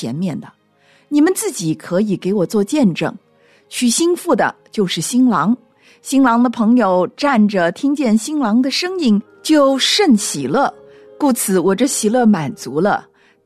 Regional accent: China; 我们中国人呢，非常的喜欢望这个词儿

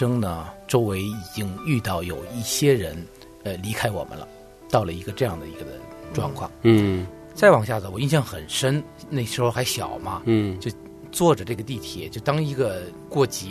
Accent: Beijing, China; 我是北京人，我就愿意用一个例子跟大家去分享

